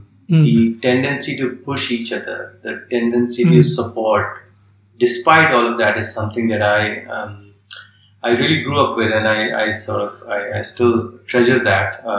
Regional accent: Bareilly, Uttar Pradesh, India; very, very small town in north of India, in UP called Bareilly. That's where I grew up.

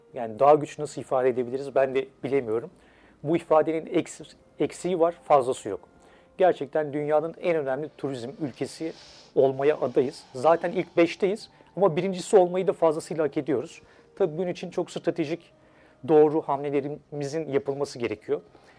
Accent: Istanbul, Turkey; 4 Mart 1983 İstanbul Eminönü doğumluyum, Süleymaniye'de. Artık gerçi Eminönü diye bir ilçemiz kalmadı ama Fatih Süleymaniye doğumluyum. Eğitim hayatım İstanbul'da geçti.

